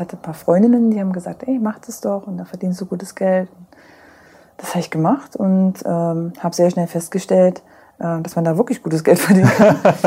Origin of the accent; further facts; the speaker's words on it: Berlin, Germany; also ich komme aus Berlin, frechnauze